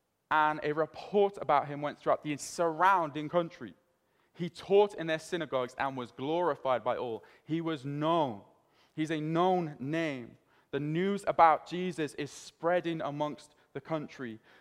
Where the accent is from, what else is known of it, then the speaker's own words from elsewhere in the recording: Cardiff, Wales, United Kingdom; Now growing up in Fairwater, like, I understood this. I understood the power of word spreading easily.